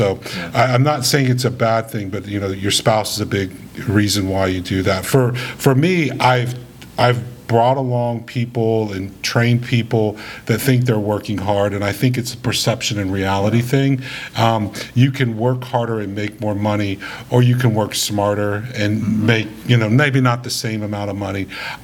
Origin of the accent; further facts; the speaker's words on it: New Orleans, Louisiana, United States; those initial years when I was growing up in New Orleans, I never saw my dad.